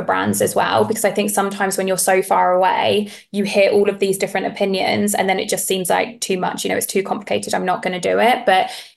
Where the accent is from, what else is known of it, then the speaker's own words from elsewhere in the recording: United Kingdom; moved away as an adult; And as British people, we actually don't like this. We like to kind of mill around the store, have a mooch and do our own thing.